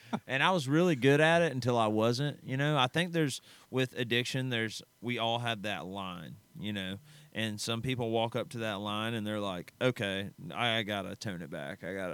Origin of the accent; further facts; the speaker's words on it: Birmingham, Alabama, United States; I grew up in Birmingham, Alabama.